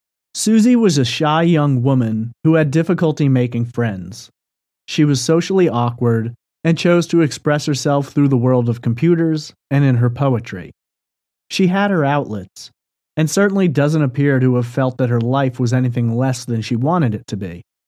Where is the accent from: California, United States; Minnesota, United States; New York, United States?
New York, United States; I was doing the same, growing up on Long Island.